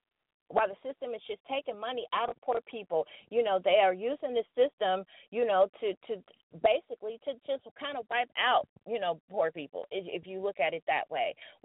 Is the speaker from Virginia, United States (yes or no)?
no; Cincinnati, Ohio, United States; You know, I'm from Cincinnati too, Sister Tahira